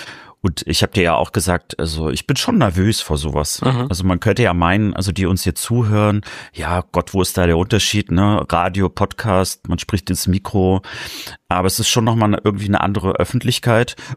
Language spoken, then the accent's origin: German; Rostock, Mecklenburg-Vorpommern, Germany; Ich bin ja Rostocker